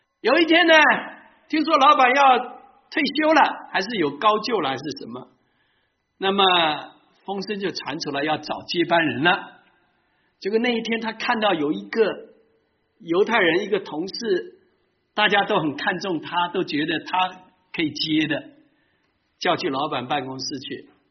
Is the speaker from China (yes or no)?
yes; China; now in Seattle, United States; 我们在西雅图我们有很多鲑鱼嘛 salmons， 那么鲑鱼跟我们中国人讲鲤鱼要龙门